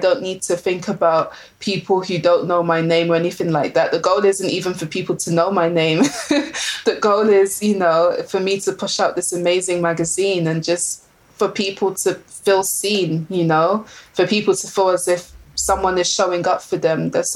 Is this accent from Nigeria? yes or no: yes; Nigeria; first of all, I'm African, I'm Nigerian.